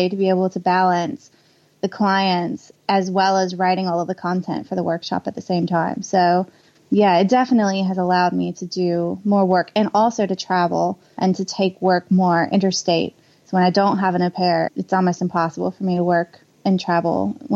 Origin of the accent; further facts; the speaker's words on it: United States; now in Australia; Well, I go for America because I'm American.